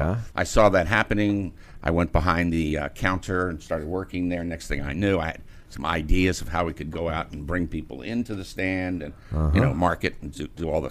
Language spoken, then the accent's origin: English; Washington, District of Columbia, United States; Washington, D.C.